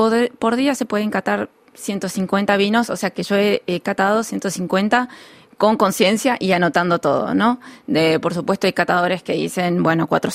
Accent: Argentina; Partiendo de un país como Argentina

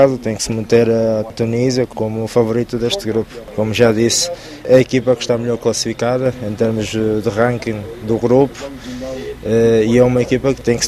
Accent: Angola; Como eu, como angolano que sou, gostaria de ver o meu país a competir sempre

